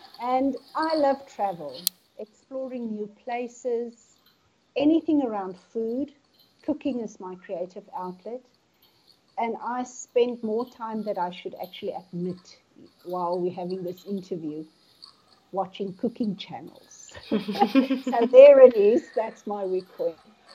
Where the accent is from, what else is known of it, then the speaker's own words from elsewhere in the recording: Pretoria, Gauteng, South Africa; I am from Pretoria